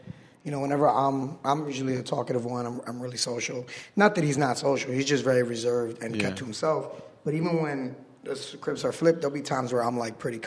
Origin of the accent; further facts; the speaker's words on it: New York, United States; now in San Diego, United States; You know, to be honest, I'm from New York.